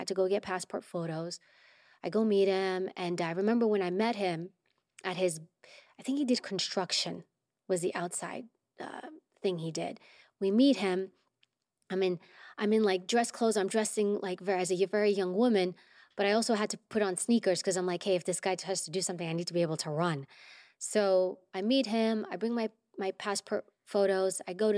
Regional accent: Queens, New York, United States; my parents are immigrants. I grew up in New York and Queens.

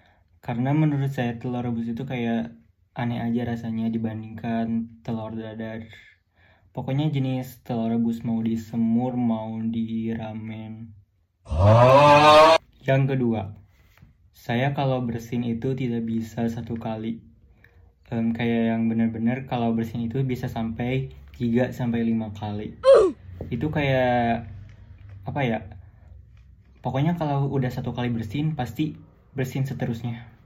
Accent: Garut, West Java, Indonesia; Asal daerah saya berasal dari Kota Dodol atau biasa disebut dengan Kota Garut.

